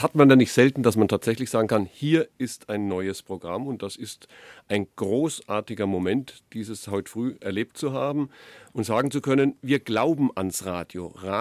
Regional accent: Würzburg, Bavaria, Germany; die Franken, ich bin selber einer, ich bin Würzburger und habe auch in Nürnberg lange gearbeitet

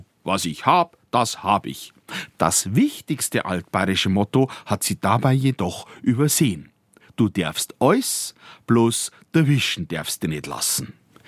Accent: Munich, Bavaria, Germany; aber schon in dem Sinn ein Münchner. Ich bin in München aufgewachsen und in München sozialisiert, auch schulisch und so weiter.

